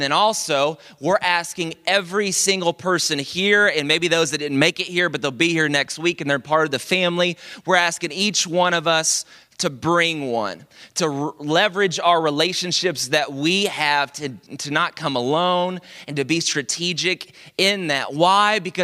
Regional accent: Dallas, Texas, United States; I'm from Dallas and really grew up all around the Dallas Metroplex area.

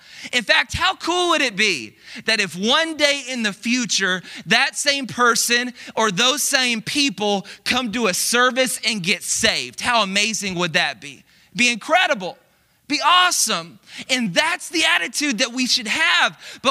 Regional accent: Dallas, Texas, United States; A lot of you know this, I'm from Dallas, and we had an Easter service, it was a big deal

